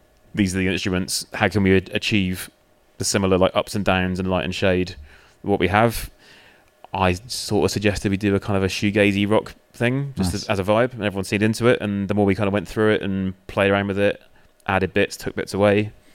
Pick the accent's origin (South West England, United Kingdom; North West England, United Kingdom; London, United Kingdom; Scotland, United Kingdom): South West England, United Kingdom; Plymouth; So dragged them all the way down to my hometown in Plymouth.